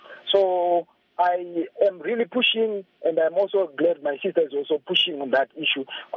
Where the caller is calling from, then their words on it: Kadoma, Mashonaland West, Zimbabwe; I'm calling from Kadoma Zimbabwe